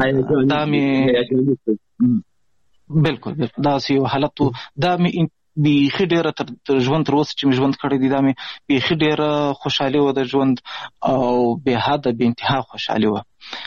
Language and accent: Pashto; Pishin, Balochistan, Pakistan; د افغانستان د غزنی ولایت اوسیدونکی یم د مهاجرت شپې ورځې په پاکستان کې تیروم په پاکستان کې زیږیدلی یم د کوټې سره نږدې پښین ښار ګوټ ورته وایي په دې پښین ښار کې اوسېږم